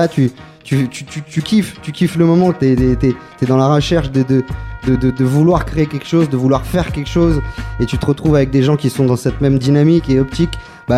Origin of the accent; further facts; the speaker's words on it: Madrid, Community of Madrid, Spain; now in France; j'ai plongé dans le hip-hop quand j'étais gamin, en fait, en Espagne, à Madrid